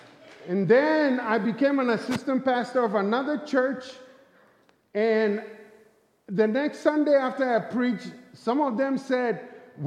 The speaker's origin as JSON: {"language": "English", "town": "Charleston", "country": "United States", "said": "I am from the Charleston area. We live in the Charleston area."}